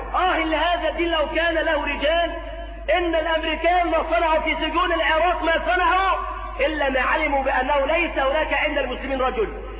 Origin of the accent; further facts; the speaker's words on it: Egypt; تخرج من كلية الآداب التي صنعها الإنجليز عندنا في مصر